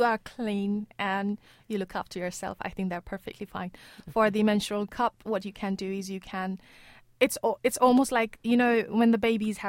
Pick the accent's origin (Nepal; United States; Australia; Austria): Nepal; I grew up in Nepal using reusable pads all my earlyhood.